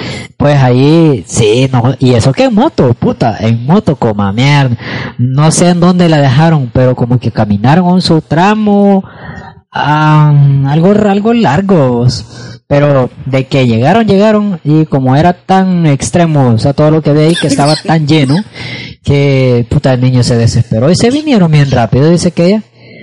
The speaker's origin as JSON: {"language": "Spanish", "country": "El Salvador", "said": "como nosotros, como salvadoreños, no tenemos tal"}